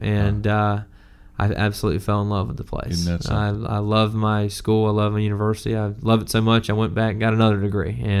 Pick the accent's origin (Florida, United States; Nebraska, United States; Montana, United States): Florida, United States; Tallahassee; I'm from the Tallahassee area, but I had very little connection to Tallahassee, none to Florida State as I was growing up.